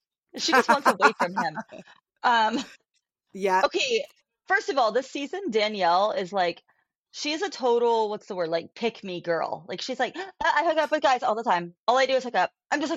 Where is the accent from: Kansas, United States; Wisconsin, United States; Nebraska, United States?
Kansas, United States; Branson, Missouri is like growing up in Kansas, that's like the lo most close by vacation spot